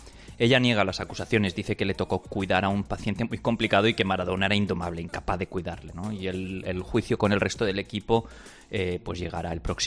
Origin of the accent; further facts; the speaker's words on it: Valencia, Valencian Community, Spain; con que sea de Valencia, yo ya tengo suficiente.